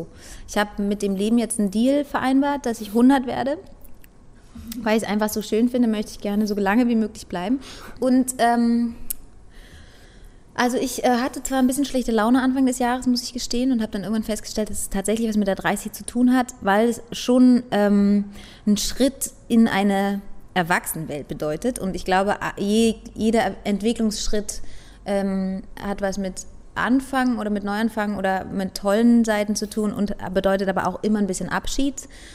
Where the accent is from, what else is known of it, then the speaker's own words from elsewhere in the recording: East Germany, Germany; Ich komme selber aus der DDR